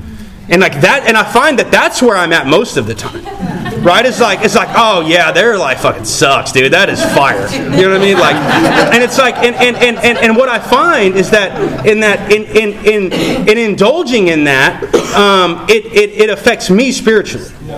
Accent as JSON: {"language": "English", "town": "Tulsa", "region": "Oklahoma", "country": "United States", "said": "I was in Kansas City and I met someone there, and I told them that I was from Tulsa"}